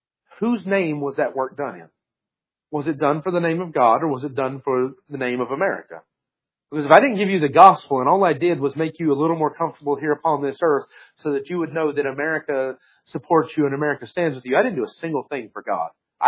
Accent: United States; half the time I forget that I'm American.

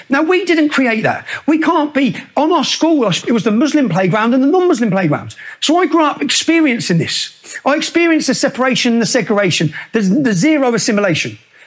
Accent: Luton, East of England, United Kingdom; I just speak about my experience from growing up in Luton

